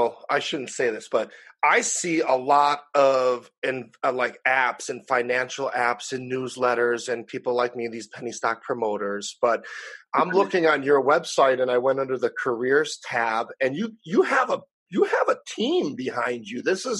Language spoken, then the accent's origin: English; Wisconsin, United States; moved away as an adult; And I'm from Wisconsin. I was 18. I moved here. It was like 99, 2000.